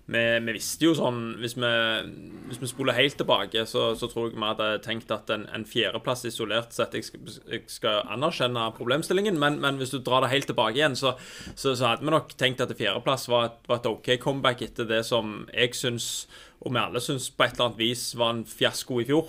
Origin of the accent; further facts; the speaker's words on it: Stavanger, Rogaland, Norway; Jeg har vokst opp i Stavanger